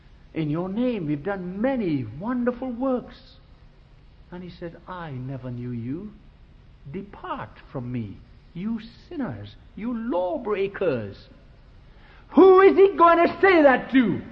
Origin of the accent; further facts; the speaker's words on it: India; I come from India.